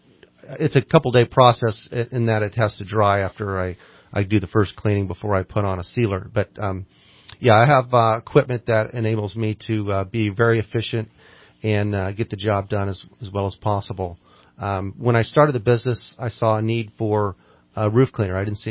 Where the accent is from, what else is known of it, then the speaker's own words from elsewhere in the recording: Midwest, United States; I grew up in the Midwest, and Redding just kind of reminds me of going back in time